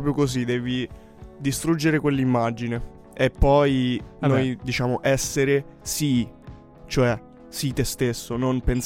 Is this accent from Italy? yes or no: yes; Rome, Lazio, Italy; accent: Roman; now in Turin, Italy; io prima di venire a Torino, io sono di Roma, quindi se sentite il mio accento strano è per questo.